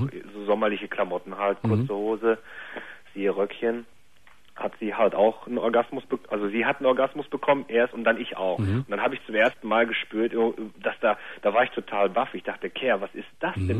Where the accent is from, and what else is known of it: North Rhine-Westphalia, Germany; now in Cologne, Germany